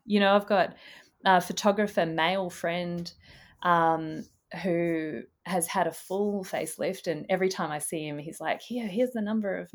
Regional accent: Perth, Western Australia, Australia; I'm a Perth girl, I was born in Western Australia. I was born in 1977

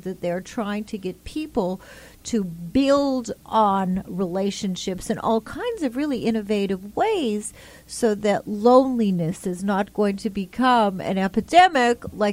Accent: Canada; And as a Canadian, I have to tell you

